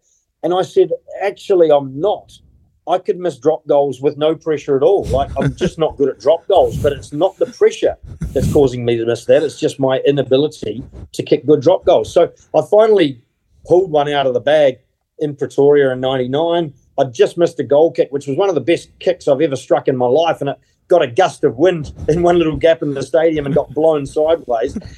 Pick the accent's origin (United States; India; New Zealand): New Zealand; Christchurch, Canterbury; I was from Christchurch, you know, Crusaders country.